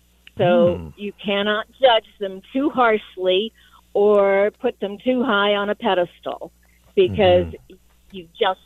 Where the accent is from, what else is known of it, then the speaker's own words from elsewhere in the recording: Ireland; Okay, well, first I want to say I'm Irish too, so I'm going to use that joke.